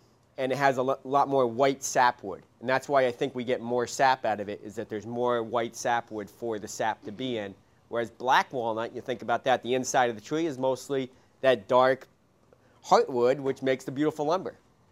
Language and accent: English; Albany, New York, United States; I grew up in Albany, and I knew about this butternut grove just that's back when Albany was farmland, right on the outskirts of the city.